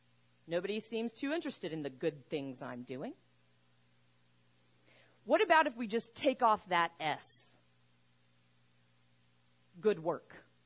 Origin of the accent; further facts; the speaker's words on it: Oklahoma, United States; I grew up in Oklahoma, and so my Georgia history is really bad.